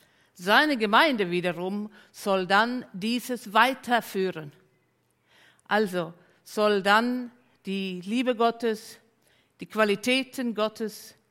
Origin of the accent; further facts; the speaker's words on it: Finland; now in Hamburg, Germany; diene seit 30 Jahren in Leib Christi in Hamburg und davor war ich 15 Jahre in Finnland. Ich bin gebürtige Finnin, war ich in Finnland sozusagen Christ ohne Gemeinde